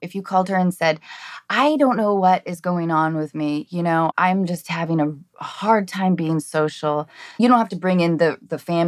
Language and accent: English; Edmonds, Washington, United States; I'm from Edmonds. I don't know if you know that.